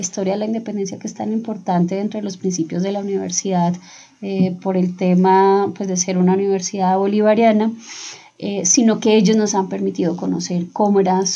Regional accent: Colombia; lo que somos como colombianos

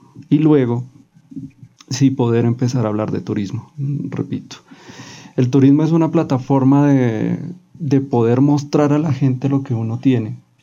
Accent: Bogotá, Colombia; y más uno como bogotano

